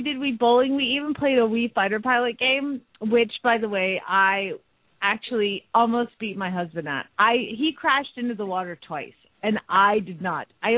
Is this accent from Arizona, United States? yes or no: yes; Phoenix, Arizona, United States; from Phoenix, Arizona